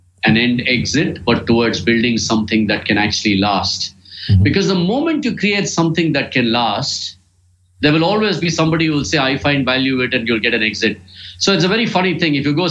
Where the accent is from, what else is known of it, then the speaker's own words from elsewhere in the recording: India; perhaps because I grew up in India